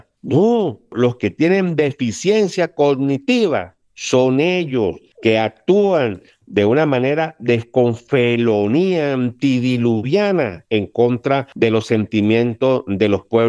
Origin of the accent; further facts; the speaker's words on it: Venezuela; Y nosotros somos herederos de ese liderazgo, de esa gerencia, de esa autonomía, de esa proyección. Eso es Venezuela.